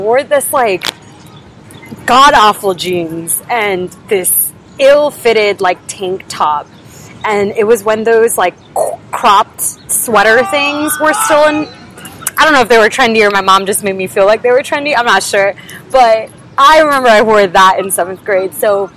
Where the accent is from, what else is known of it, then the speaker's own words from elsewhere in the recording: Cupertino, California, United States; So I was like, oh, I'm from Cupertino.